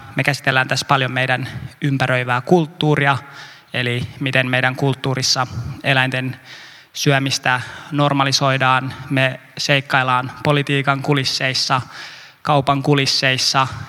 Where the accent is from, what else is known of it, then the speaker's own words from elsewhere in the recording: Uzbekistan; also born or lived in Tajikistan; mä kasvoin Keski-Aasiassa, tarkalleen ottaen Uzbekistanissa ja Tadžikistanissa. Siellä mä vietin mun nuoruuden